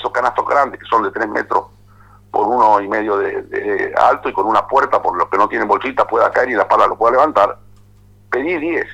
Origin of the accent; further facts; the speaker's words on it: Casilda, Santa Fe, Argentina; pues me crié en Casilda.